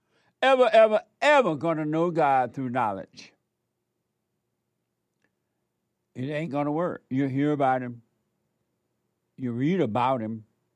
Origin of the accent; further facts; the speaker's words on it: Alabama, United States; it reminded me of growing up in Alabama when America was America and it was celebrated and it was amazing.